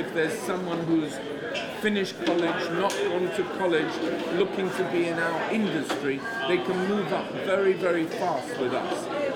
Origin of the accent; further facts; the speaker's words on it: Orlando, Florida, United States; And my hometown, Orlando, is where we started the first drive-through, right here on 1792 at the intersection of Fairbanks.